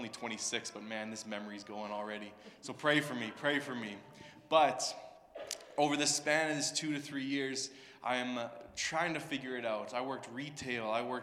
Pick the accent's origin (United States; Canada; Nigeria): Canada; Sylvan Lake, Alberta; I grew up in Sylvan Lake, Alberta.